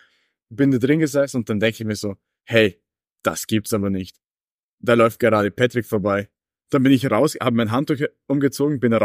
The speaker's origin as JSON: {"language": "German", "region": "Vorarlberg", "country": "Austria", "said": "ich komme aus Vorarlberg und die Schweiz ist halt direkt anliegend bei uns"}